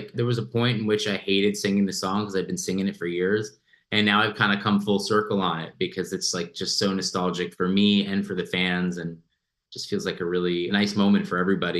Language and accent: English; New York, United States; I would literally move from New York to Los Angeles as a New Yorker